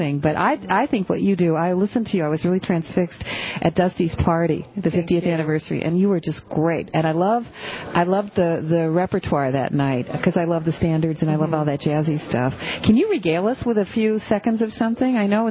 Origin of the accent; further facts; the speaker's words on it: Benton Harbor, Michigan, United States; Because I grew up across the lake in Michigan, Benton Harbor.